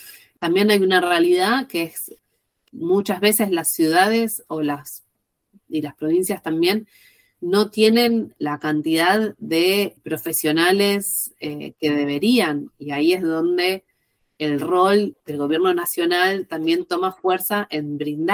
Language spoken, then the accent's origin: Spanish; Argentina; Y eso es algo que me enorgullece, la verdad, como argentina